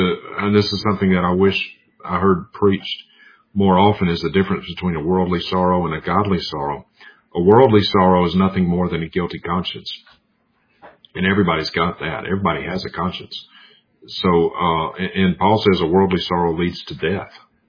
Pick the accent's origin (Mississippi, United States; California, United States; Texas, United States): Mississippi, United States; I'm from Mississippi.